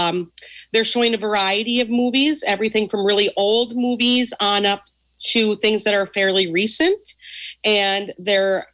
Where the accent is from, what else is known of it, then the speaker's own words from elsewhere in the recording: Amory, Mississippi, United States; So growing up in Amory, I was very happy.